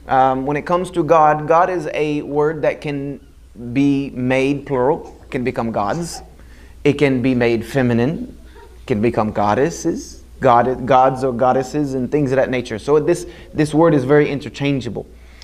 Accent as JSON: {"language": "English", "region": "South Carolina", "country": "United States", "tie": "born or raised there", "moved": "as an adult", "said": "I'm a Southern boy born and bred in South Carolina, so I know about all about Southern. I lost my twang quite a long time ago. I left South Carolina, you know, a very long time ago."}